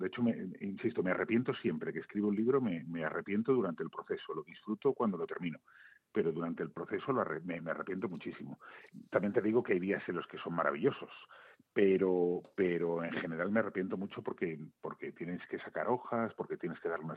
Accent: Guadalajara, Castilla-La Mancha, Spain; now in Madrid, Spain; nací en Madrid, pero me siento más alcarreño. Yo nací en Madrid y en cuestión de horas mis padres me cogieron de el hospital y me llevaron a vivir a Guadalajara y allí mis primeros 18 años de vida hasta que me instalé en Madrid.

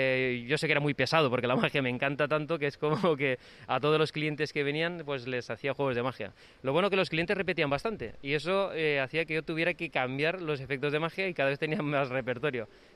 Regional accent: Castellón, Valencian Community, Spain; yo soy de Castellón, nací en Castellón, mis orígenes son de allí … soy muy español, aunque mi aspecto parezca escocés.

